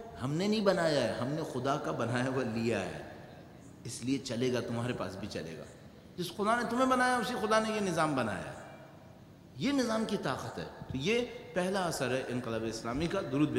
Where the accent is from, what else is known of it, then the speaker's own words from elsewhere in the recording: Pakistan; اچھا اب میں جواب میں کہوں گا میں تو پاکستانی ہوں نا اس لیے میں نہیں لے سکا